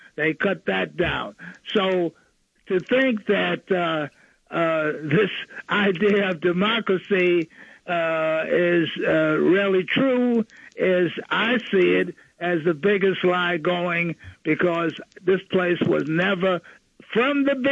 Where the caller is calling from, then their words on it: Brooklyn, New York, United States; from Brooklyn